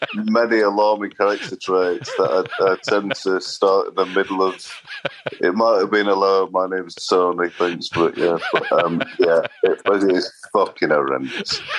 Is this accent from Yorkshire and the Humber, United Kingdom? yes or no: yes; Sheffield, Yorkshire and the Humber, United Kingdom; I was brought up in Sheffield and my grandma died when I was around 10, so we moved as a family from a rather less salubrious area to posh Sheffield.